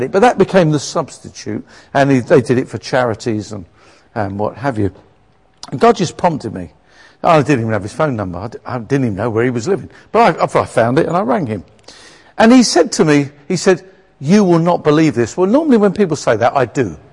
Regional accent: England, United Kingdom; because we're English, we tend to put ourselves down.

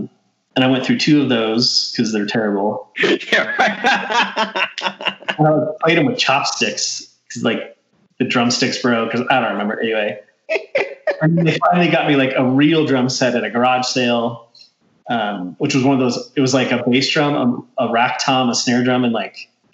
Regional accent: Windsor, Colorado, United States; I grew up in Windsor, Colorado, actually, which is only about 20 minutes from Fort Collins. So I've been kind of a Northern Colorado person my whole life.

